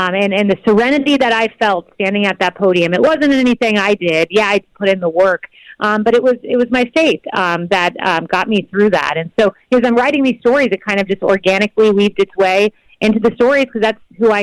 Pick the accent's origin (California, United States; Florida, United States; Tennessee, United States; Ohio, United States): Florida, United States; Plant City; I grew up in Plant City, Florida, go to this Baptist church, and then I take that with me to the White House